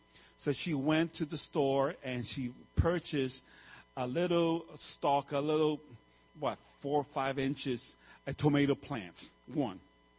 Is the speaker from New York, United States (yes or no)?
yes; New York City, New York, United States; I was raised in New York City. I was raised in a concrete land.